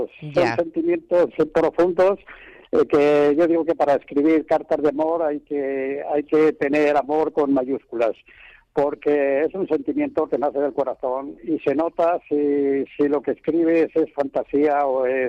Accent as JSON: {"language": "Spanish", "region": "Castile and León", "country": "Spain", "said": "Porque soy de Salamanca, vamos, de un pueblo de la provincia de Salamanca."}